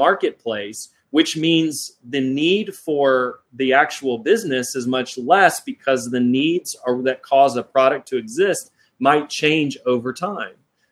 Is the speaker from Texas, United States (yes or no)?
yes; Houston, Texas, United States; I grew up in Houston, so I saw Arthur Anderson and Enron completely disappear.